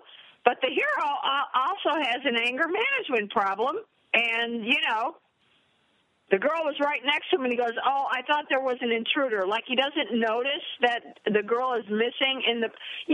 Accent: United States; We grew up in America, the land of cowboys and Indians.

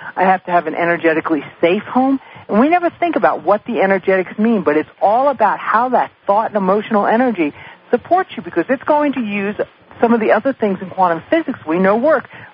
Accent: New York City, New York, United States; I'm from New York City. You know, everything comes on white paper or yellow styrofoam.

